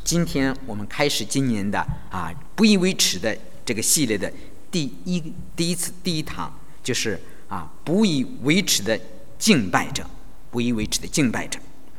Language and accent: Chinese; China; 在我们中国人好像看来，我们的信仰怎么样？是迷信